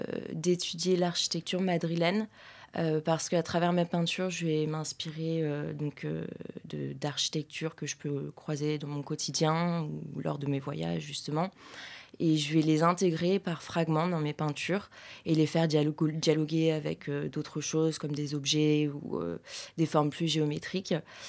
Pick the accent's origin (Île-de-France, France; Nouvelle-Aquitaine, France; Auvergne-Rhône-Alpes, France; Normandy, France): Île-de-France, France; Paris; parce que moi, je suis parisienne.